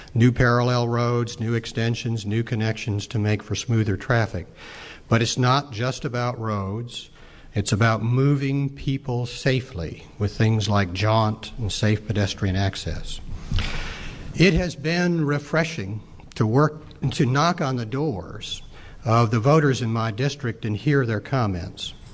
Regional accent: Williamsburg, Virginia, United States; I grew up in Williamsburg, where I developed a desire to someday be elected to government service.

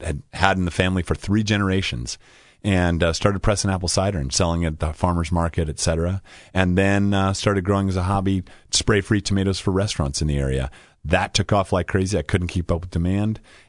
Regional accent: Oregon, United States; now in Virginia, United States; I grew up in Oregon, but when I was here living in Virginia, moved to Virginia

